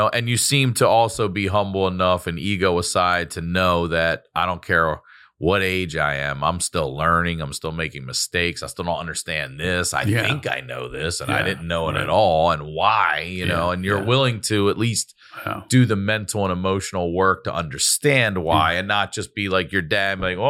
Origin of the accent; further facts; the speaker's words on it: the South, United States; accent: Southern drawl; Now, I get that I have a Southern draw a lot. People are like, where are you from? The South?